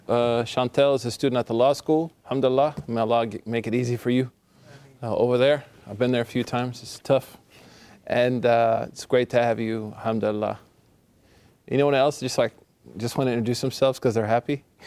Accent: Oklahoma, United States; I'm from Oklahoma.

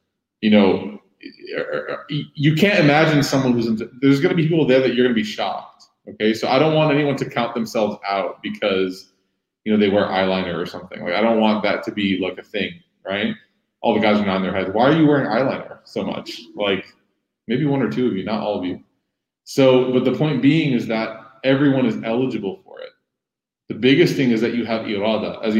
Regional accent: Chicago, Illinois, United States; One of my favorite answers to this question is that one of our teachers growing up in Chicago, Sheikh Yihab, he explained to us

